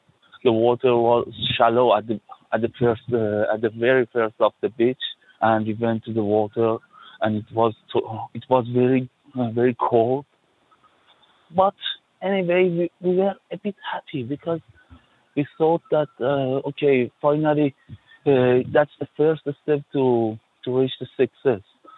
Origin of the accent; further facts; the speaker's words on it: South Iran, Iran; moved away as an adult; I'm 28 years old. I'm from Iran, south of Iran. I crossed the Channel by a dinghy like 6 months ago.